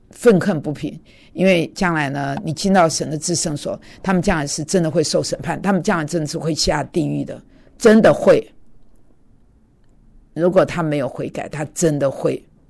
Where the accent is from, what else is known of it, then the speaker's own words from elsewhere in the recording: Taiwan; 反正我是从台湾来的，我关心台湾